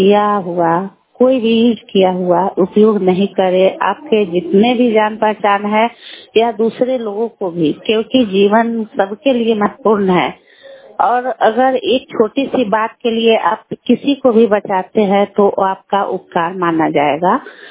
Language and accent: Hindi; Bihar, India; और मैं शीतल भकुरा पंचायत के निवासी हूँ।